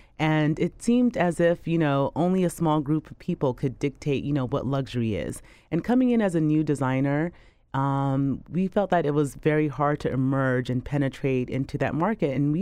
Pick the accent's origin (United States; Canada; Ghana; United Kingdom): Ghana; born there; So I was born in Ghana, and my mom has a scar on her cheek